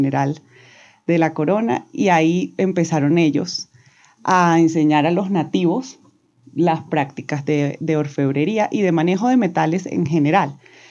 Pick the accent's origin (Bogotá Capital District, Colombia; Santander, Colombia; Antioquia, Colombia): Bogotá Capital District, Colombia; Bogotá; born there; yo nací en Bogotá por cosas de la vida, porque mis papás se conocieron en Bogotá, pero tengo mamá vallenata y mi papá es de San Fernando Bolívar, que es la región de Mompox.